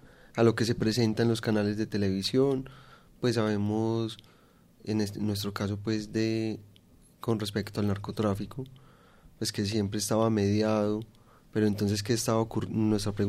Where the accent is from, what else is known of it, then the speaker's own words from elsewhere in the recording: Colombia; usted cuando sale del país se le nombra como colombiano, trae coca